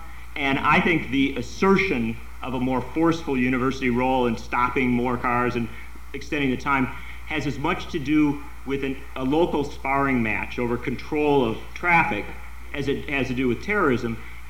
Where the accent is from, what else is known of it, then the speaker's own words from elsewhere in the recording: Wisconsin, United States; When I tell people I'm from Wisconsin, it usually invites one of the blanker stares I've ever seen.